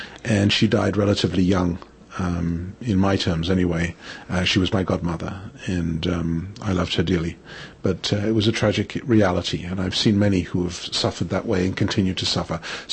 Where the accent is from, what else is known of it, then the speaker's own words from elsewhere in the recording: London, United Kingdom; And I was born and raised in London, as I say, in Jewish schools. I went to a Jewish boarding school.